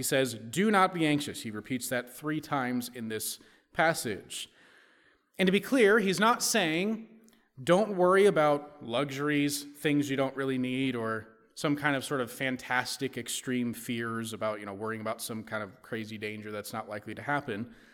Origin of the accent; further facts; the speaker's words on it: Ireland; I'm a miserable, angry person all the time because I'm Irish